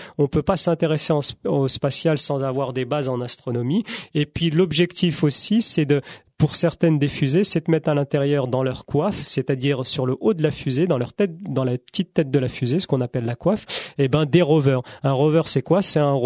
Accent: France; On insiste parce qu'on est des Français et on partage de bon cœur avec tous les citoyens et citoyennes

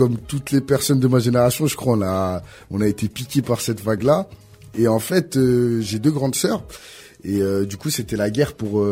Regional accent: Torcy, Île-de-France, France; Moi, je viens de Torcy.

